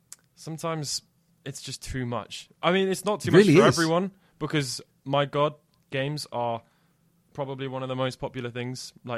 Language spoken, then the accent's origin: English; New Jersey, United States; Like I grew up at the skate park and I grew up in Jersey, so I spent a lot of time surfing and on the sand dunes running around